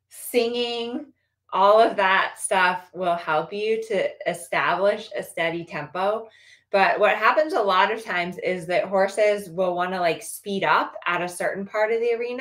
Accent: Colorado, United States; now in California, United States; I grew up in Colorado. My mom still lives in Colorado, but I left and moved to California.

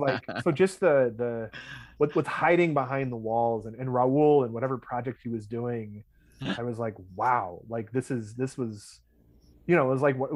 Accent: Milwaukee, Wisconsin, United States; you see the facades like that every day growing up in Milwaukee.

